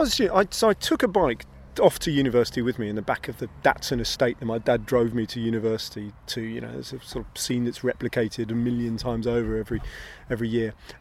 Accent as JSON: {"language": "English", "town": "Bedford", "region": "East of England", "country": "United Kingdom", "tie": "born or raised there", "said": "I grew up in Bedford, which is only a little way down the road from Cambridge"}